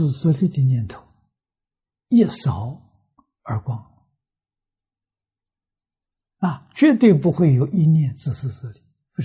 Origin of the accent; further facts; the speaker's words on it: China; 在我们中国人有个谚语，大家都晓得